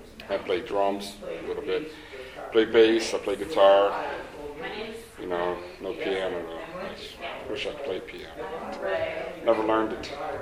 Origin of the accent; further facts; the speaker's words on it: Homestead, Pennsylvania, United States; born there; But I was born in Homestead, Pennsylvania, and I've been playing music probably 48 years maybe